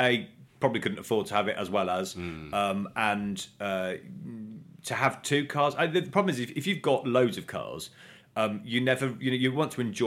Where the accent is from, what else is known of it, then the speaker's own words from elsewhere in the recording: Coventry, West Midlands, United Kingdom; going back to growing up in Coventry, you know, when they were developing the car, and they were using the A45 as their test track.